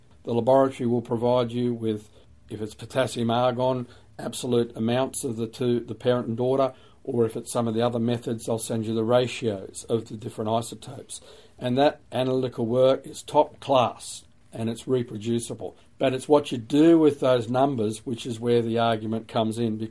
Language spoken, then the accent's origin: English; Sydney, New South Wales, Australia; I grew up in Sydney. I attended church at an early age.